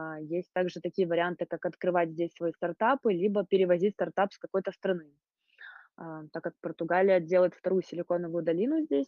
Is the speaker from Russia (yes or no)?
no; Ukraine; moved away; А в Украине жила, потому что семья моя жила в Украине, в принципе, я и родилась в Украине, и жила в Украине всегда, но так как я чистокровная болгарка, я смогла сделать себе гражданство, и это позволило мне с легкостью переехать в Европу.